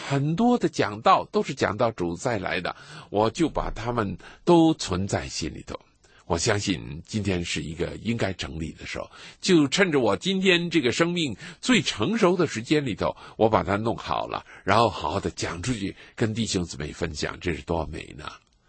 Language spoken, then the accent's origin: Chinese; China; 当然我们不是以色列人，我们是中国人，我们中国人到那个时候我们也要代表我们中国人的同胞到主的面前。